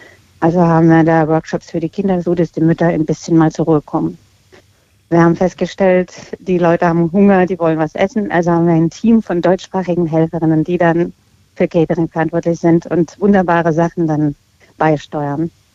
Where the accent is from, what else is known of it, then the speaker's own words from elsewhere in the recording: Russia; Ein Muss für mich als Russin zu sagen, was ich davon halte